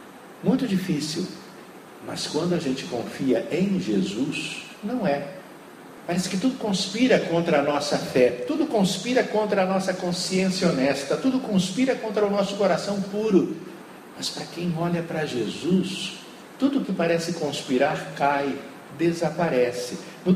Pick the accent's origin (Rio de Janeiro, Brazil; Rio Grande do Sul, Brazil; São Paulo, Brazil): Rio de Janeiro, Brazil; Eu sou do estado do Rio de Janeiro, e eu não conhecia a maior cachoeira do estado do Rio de Janeiro